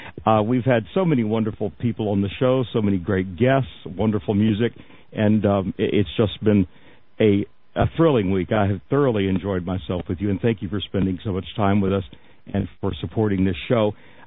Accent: the South, United States; growing up in the South, and in the rural South, to amplify

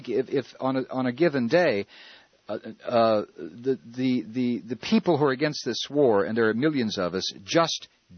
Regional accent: Texas, United States; You know, I grew up in Texas, and, you know, when I was growing up, everybody used to attack Bill Clinton

